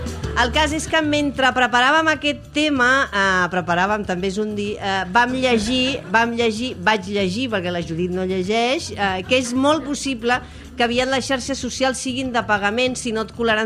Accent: Barcelona, Catalonia, Spain; I dic perquè nosaltres som de Barcelona i aquí és on ens trobem amb aquest problema.

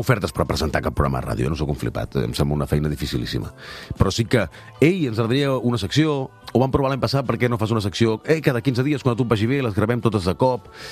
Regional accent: Malgrat de Mar, Catalonia, Spain; després segurament aniré al meu poble, Malgrat de Mar, estar amb els amics de tota la vida i amb els meus pares

